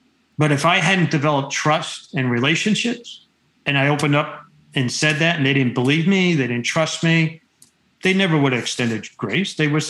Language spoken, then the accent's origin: English; New Jersey, United States; I grew up in New Jersey. My dad was a steam fitter, blue collar guy. I worked in body shops. I'm just a northern redneck.